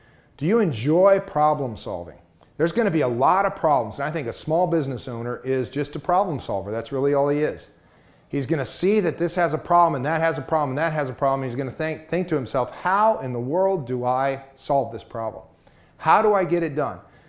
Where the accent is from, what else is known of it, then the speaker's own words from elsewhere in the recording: Mexico; I grew up in Mexico. My parents were missionaries down there.